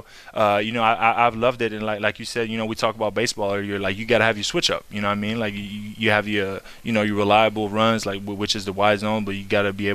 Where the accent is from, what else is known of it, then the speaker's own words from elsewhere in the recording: Canada; now in Atlanta, United States; It's kind of, you know, I'm from Canada, so I feel like Atlanta kind of adopted me in a certain way.